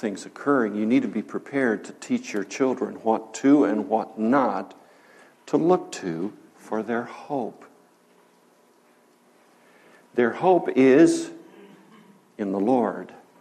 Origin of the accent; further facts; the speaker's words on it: Illinois, United States; I thought, I need to listen to this because, you know, I'm from Illinois, so I want to know what's going on down there.